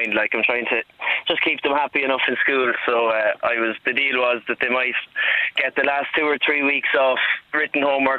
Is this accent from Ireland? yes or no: yes; Carbury, Leinster, Ireland; I'm from Carberry, so it's near Enfield in Meath, actually, but it's in Kildare. It's about half an hour from where I work.